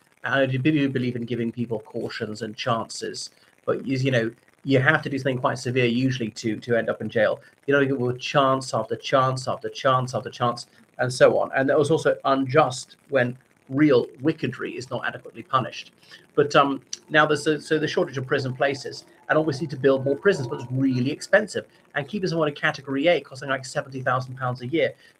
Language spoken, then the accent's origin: English; Ireland; everybody … from Ireland.